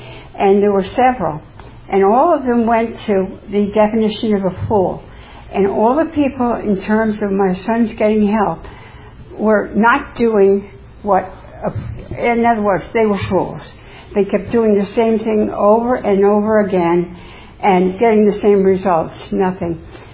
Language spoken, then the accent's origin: English; New York City, New York, United States; born there; I was born in New York City in 1934. So I'm actually 84, but I don't mind being 86.